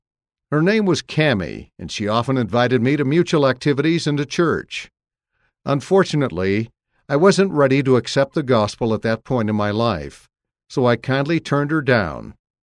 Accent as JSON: {"language": "English", "town": "Mesa", "region": "Arizona", "country": "United States", "tie": "born or raised there", "said": "I grew up in Mesa, Arizona, where members of the church come in great abundance."}